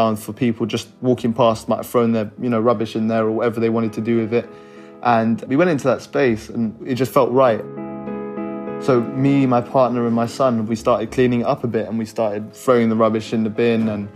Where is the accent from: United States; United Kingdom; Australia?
United Kingdom; North Kensington, London; I'm 23 and I'm from North Kensington